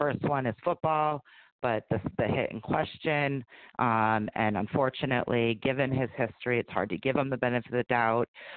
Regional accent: Chicago, Illinois, United States; born there; I was born in Chicago on that Ditka Bears defense

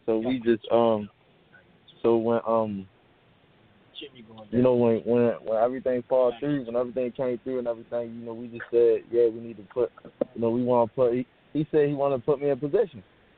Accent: Baltimore, Maryland, United States; Yeah, I'm from Baltimore.

